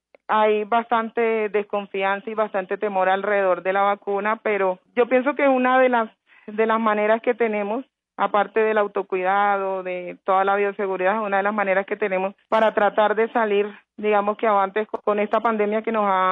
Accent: María la Baja, Bolívar, Colombia; born there; now in Bogotá, Colombia; Nací en María la Baja Bolívar, es un pueblo que queda cerca a Cartagena. Yo estudié enfermería en la Universidad de Cartagena, me trasladé acá a Bogotá. Llevo aproximadamente 12 años viviendo acá en la ciudad de Bogotá

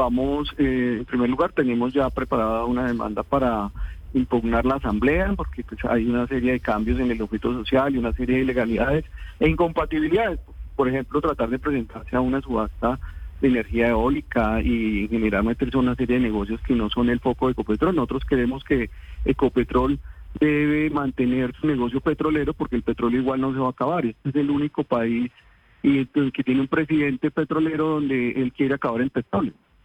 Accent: Colombia; como colombiano también quiero defender a Ecopetrol.

